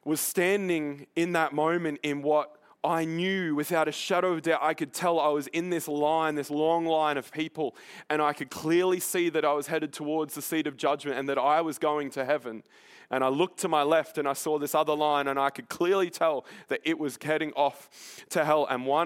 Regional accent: Brisbane, Queensland, Australia; You know, my family, we grew up in Brisbane.

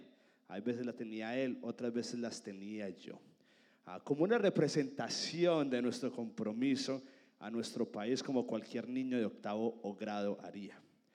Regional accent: Medellín, Antioquia, Colombia; born there; Yo nací en Colombia, en una ciudad que se llama Medellín, y tuve una infancia muy, muy normal.

